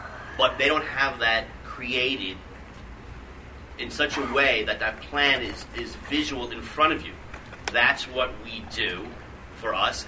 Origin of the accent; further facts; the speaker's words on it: Queens, New York, United States; You know, we grew up as guys in Flushing, Queens, and now James Cameron is yelling at me.